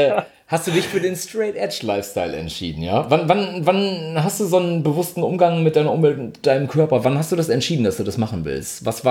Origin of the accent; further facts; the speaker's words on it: North Rhine-Westphalia, Germany; Ich komme aus einem westfälischen Haushalt, wo es morgens früh schon zum Frühstück Zwiebelmettwurst daumendick auf dem Brot gab.